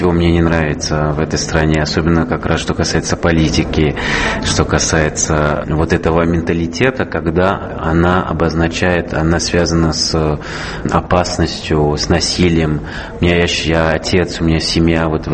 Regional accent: Switzerland; Russian is a second language; я себе чувствую очень свободно в России, больше, чем у себя на родине.

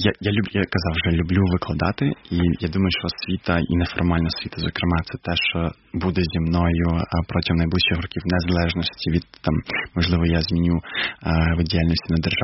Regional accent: Crimea, Ukraine; я родом з Криму

